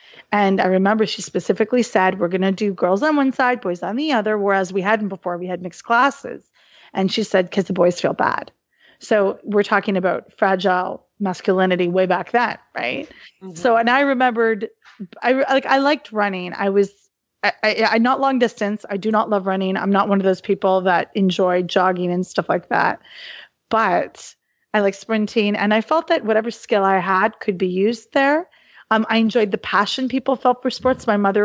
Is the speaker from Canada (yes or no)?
yes; Halifax, Nova Scotia, Canada; So, and we're talking Nova Scotia. I was born and raised in Halifax, Nova Scotia.